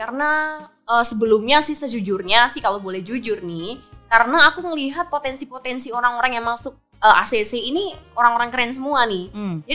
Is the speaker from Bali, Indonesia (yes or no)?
no; Yogyakarta, Special Region of Yogyakarta, Indonesia; now in Medan, Indonesia; Dari Jogja, jadi asli Jogja, penempatan di Medan tuh, waduh.